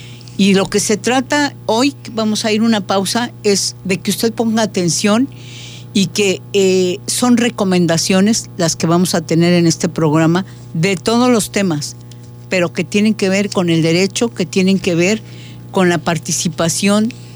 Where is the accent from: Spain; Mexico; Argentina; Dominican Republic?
Mexico; como mexicanos tenemos todos derecho.